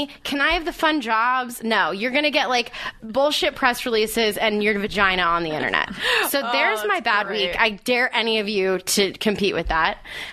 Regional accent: Canada; I'm one of the upsides of being Canadian.

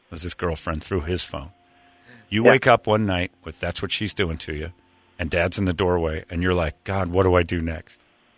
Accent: Mesa, Arizona, United States; I grew up in Mesa

